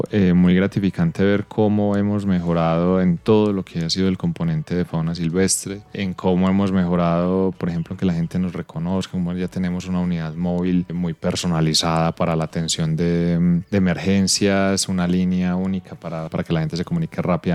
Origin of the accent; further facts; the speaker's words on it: Antioquia, Colombia; es a reconocer a la fauna silvestre como nuestra principal riqueza como colombianos, como antioqueños.